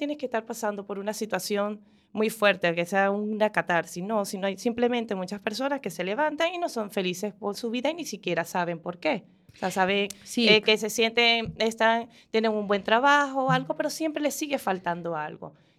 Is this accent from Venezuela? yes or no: yes; Venezuela; no soy soy venezolana, no soy de este país